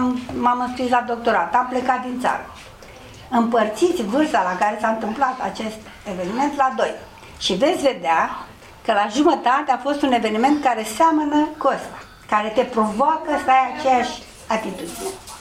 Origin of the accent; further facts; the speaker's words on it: Romania; noi mai ușurăm și soarta neamului nostru ca român